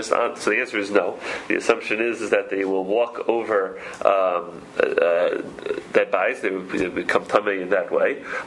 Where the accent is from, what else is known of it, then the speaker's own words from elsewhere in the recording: Queens, New York, United States; One prominent place by me, I grew up in Queens, so on Main Street in Queens, there is a very large cemetery there